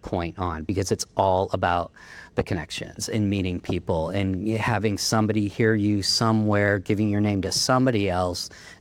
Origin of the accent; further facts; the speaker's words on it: Chicago, Illinois, United States; It actually goes back to where I'm really from, Chicago.